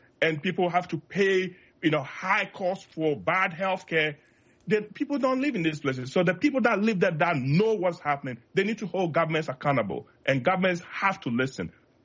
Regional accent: Kibi, Eastern Region, Ghana; I'm from Kibi, the hometown of the president.

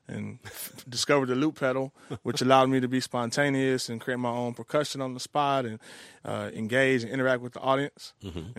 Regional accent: the South, United States; you know, I'm from the South, and hip hop started on the East Coast, and then it made its way to Texas

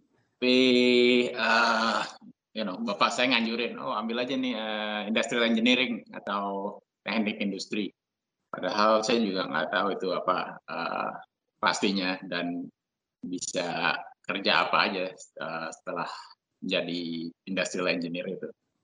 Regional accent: Jakarta, Indonesia; born there; Jakarta, tuh. Indonesia.

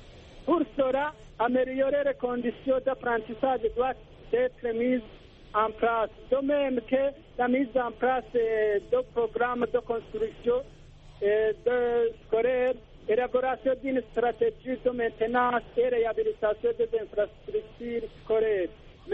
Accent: Burundi; Chez nous, au Burundi, malgré les efforts déployés pour la construction des infrastructures scolaires, celles-ci restent insuffisantes.

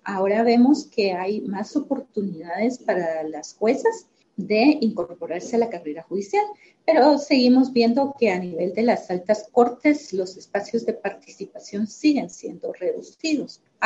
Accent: Guatemala; Lo recibo también como una esperanza de cambio en mi país y como una motivación para seguir adelante, como una visibilización de que en Guatemala hay personas que quieren fortalecer el Estado de Derecho

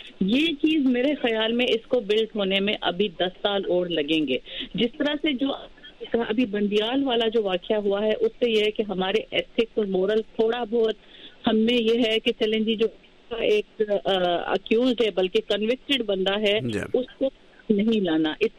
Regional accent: Sindh, Pakistan; سندھ کا تو خیر میں خود میرا اپنا سندھ سے تعلق ہے

